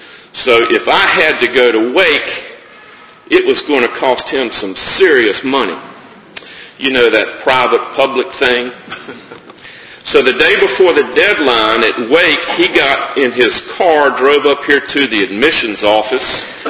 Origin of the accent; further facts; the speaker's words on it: Wrightsville Beach, North Carolina, United States; I was born and raised in Wrightsville Beach, and except for the years that I attended Carolina in law school, I have lived there all my life.